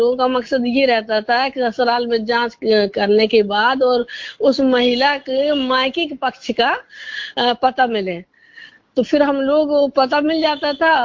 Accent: Banda, Uttar Pradesh, India; मैं बांदा जिले की रहने वाली हूँ।

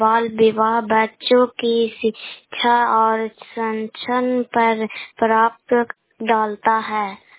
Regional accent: Bihar, India; मैं नालंदा जिला के रहने वाले हूँ। मैं गोड़ाईपुर पंचायत से बोल रही हूँ।

